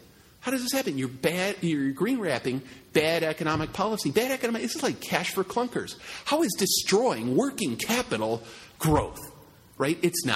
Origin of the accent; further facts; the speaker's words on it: Chicago, Illinois, United States; I'm from South Chicago, folks, right? I grew up in President Obama's district.